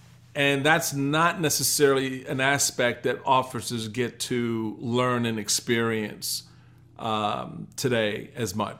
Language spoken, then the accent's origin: English; Washington, District of Columbia, United States; You know, I just remember growing up in Washington, D.C., we had, you know, a community center.